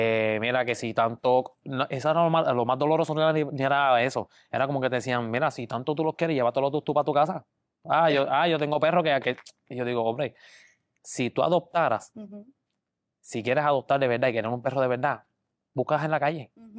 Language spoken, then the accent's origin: Spanish; Jayuya, Puerto Rico; Sí, yo soy de Jayuya.